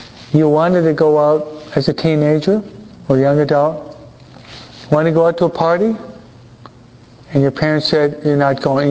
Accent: New York, United States; now in California, United States; Thinking as a child, end up in California? I'm a New Yorker.

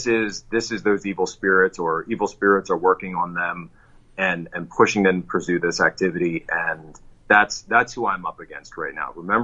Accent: Philadelphia, Pennsylvania, United States; Well, prayer to St. Michael is something that I learned growing up in Archdiocese of Philadelphia.

